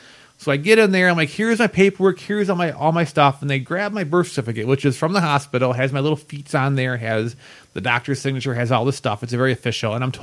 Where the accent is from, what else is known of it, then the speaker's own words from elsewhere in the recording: Wisconsin, United States; I wanted to do Dodge County because I grew up in Dodge County